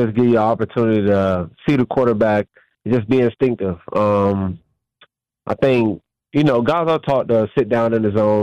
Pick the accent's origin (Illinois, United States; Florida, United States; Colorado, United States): Florida, United States; Man, I'm from Florida, so yeah.